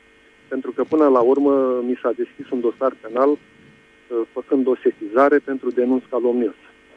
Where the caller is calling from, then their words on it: France; și sunt din Franța.